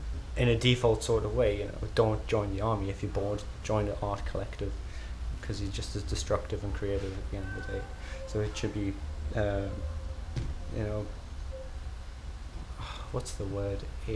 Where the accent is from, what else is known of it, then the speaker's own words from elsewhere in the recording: Newcastle, North East England, United Kingdom; now in Glasgow, United Kingdom; I'm from Newcastle, but I live in Scotland and other places around the world, really, but Scotland at the moment, in Glasgow.